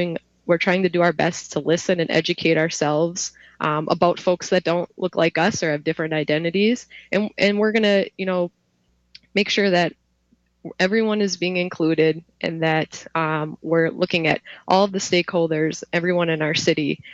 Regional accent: India; born there; I am a person of color. I was adopted from India, and I'm used to feeling something, a lot of those feelings

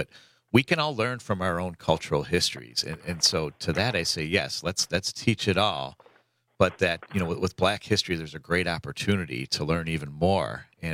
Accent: United States; especially ethnic Catholic Americans like myself, is that there's this assimilation towards being, well, I'm American.

